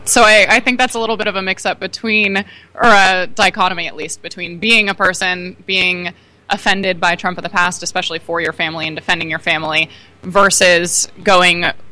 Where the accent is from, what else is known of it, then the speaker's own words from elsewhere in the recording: Gainesville, Florida, United States; You know, I, like I said, I'm from Gainesville, and in Florida, when I'm there, you mostly hear about Marco Rubio, realistically.